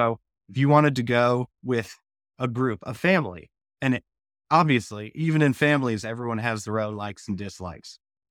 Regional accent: Florida, United States; now in Charleston, United States; I live in Charleston, South Carolina. I'm from Florida.

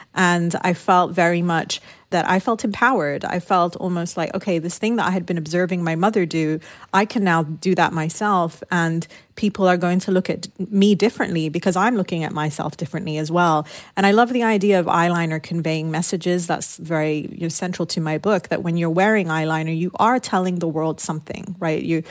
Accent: United Kingdom; Because I had spent so much of my childhood growing up in the United Kingdom, my parents had moved there during the Lebanese Civil War.

